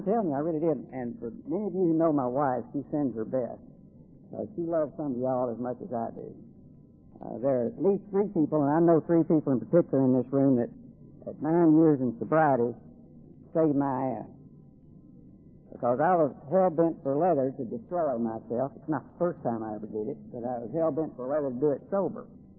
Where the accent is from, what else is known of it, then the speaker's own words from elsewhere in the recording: Kentucky, United States; I'm a redneck from West Kentucky, and I sure do sound a lot like y'all